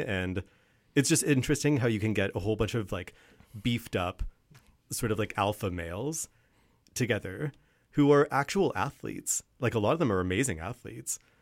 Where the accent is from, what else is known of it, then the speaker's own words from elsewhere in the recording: Nanaimo, British Columbia, Canada; I grew up in Nanaimo